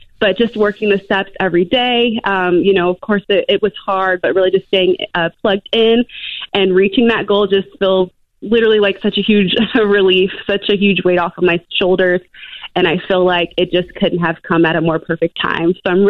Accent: California, United States; now in Phoenix, United States; So right now I live in Phoenix, so covering a lot of the Phoenix Suns who are doing really well, but I'm originally from California

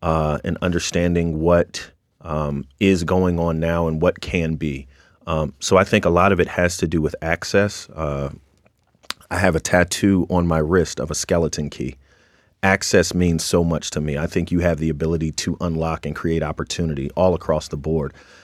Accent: Boston, Massachusetts, United States; It's like, oh, where are you from? Boston. Oh, yeah.

